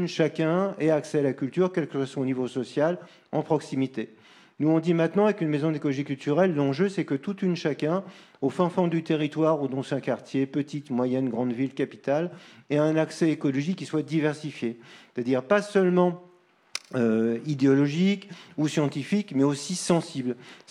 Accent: Paris, Île-de-France, France; Moi, je suis parisien d'origine, mais j'habite en campagne depuis au moins 20 ans

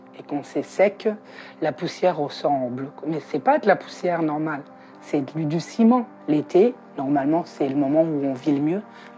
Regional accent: France; nous, on est Français depuis X générations

